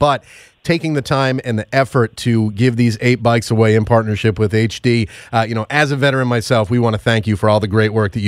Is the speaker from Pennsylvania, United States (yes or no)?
no; New York City, New York, United States; particularly growing up in the New York City area